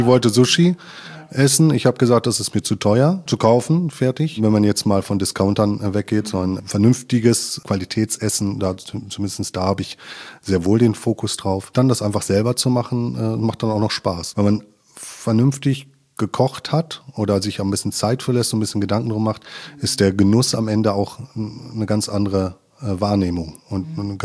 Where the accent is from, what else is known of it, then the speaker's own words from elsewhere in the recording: North Rhine-Westphalia, Germany; Also ich bin selber, komme ich ja nicht aus Lemgo oder aus Lippe. Ich bin aus dem Ruhrgebiet, quasi Westfale, halber Sauerländer. Das ist irgendwie so ein Grenzgebiet, wo ich aufgewachsen bin.